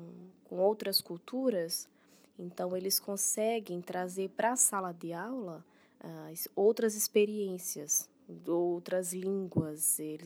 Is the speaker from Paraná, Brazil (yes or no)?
no; Natal, Rio Grande do Norte, Brazil; now in France; tenho 25 anos, sou brasileira. Eu venho do nordeste do Brasil, de uma cidade que se chama Natal. Estou aqui na França